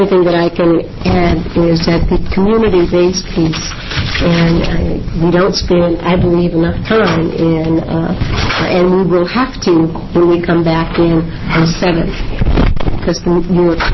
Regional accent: Topeka, Kansas, United States; the states that have always had the reputation of being the leader in mental health treatment was my home state in Topeka, Kansas.

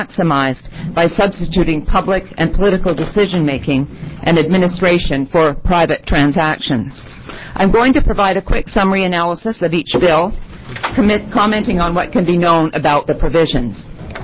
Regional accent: Canada; now in United States; As a former Canadian and as an American, I became an American on December 15th of last year, so I'm very excited to be an American now.

